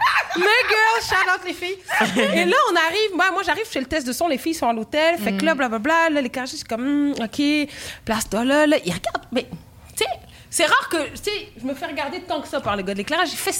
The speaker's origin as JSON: {"language": "French", "town": "Montreal", "region": "Quebec", "country": "Canada", "said": "nous, on vient de Montréal en plus."}